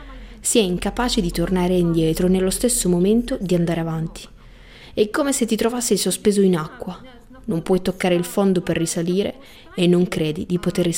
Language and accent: Italian; Kyiv, Ukraine; Italian is a second language; moved away as an adult; Sono di Kiev. Ho resistito circa un mese dall'inizio della guerra, poi non ce l'ho più fatta e ho preso i bambini e me ne sono andata via.